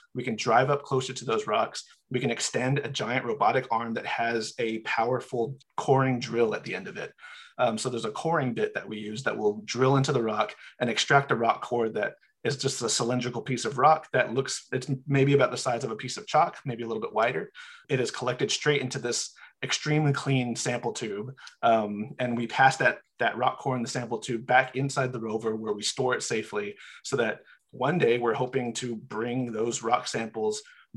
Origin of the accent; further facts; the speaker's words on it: Arizona, United States; I'm originally from Northern Arizona. Coming from that area, I didn't really see myself.